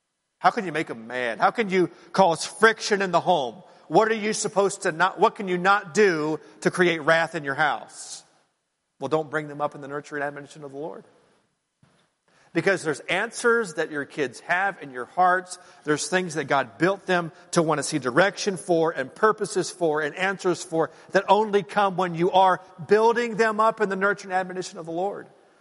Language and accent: English; Hanover, Pennsylvania, United States; We are from Hanover, Gettysburg area. That's where my dad grew up. A lot of my family is there.